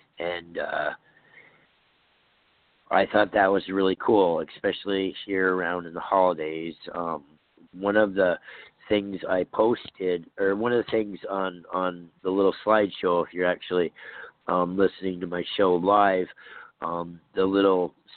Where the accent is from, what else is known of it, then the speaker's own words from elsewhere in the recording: Vermont, United States; Well, growing up in Vermont, we usually had the white Christmases.